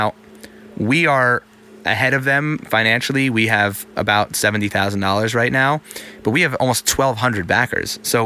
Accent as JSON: {"language": "English", "region": "New York", "country": "United States", "said": "I mean, for, you know, being a New Yorker, obviously Opie and Anthony were on New York radio"}